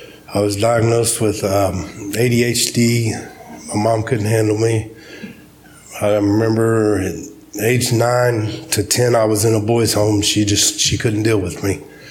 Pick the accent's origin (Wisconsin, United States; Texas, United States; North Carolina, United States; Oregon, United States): Texas, United States; Dallas; also born or lived in Kenton, Ohio; I was born in Kenton, Ohio, raised in Dallas, Texas, on the streets.